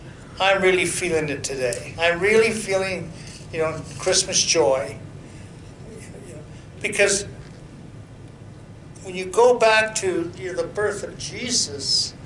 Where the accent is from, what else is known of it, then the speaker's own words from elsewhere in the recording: Canada; even growing up in Canada for, you know, since I was 10.